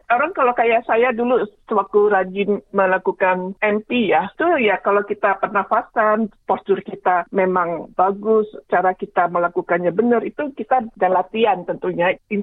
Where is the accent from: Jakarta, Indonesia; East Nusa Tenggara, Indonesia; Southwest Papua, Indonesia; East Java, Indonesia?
East Java, Indonesia; Ponorogo; kalau saya sendiri juga orang Ponorogo, kebetulan gitu ya.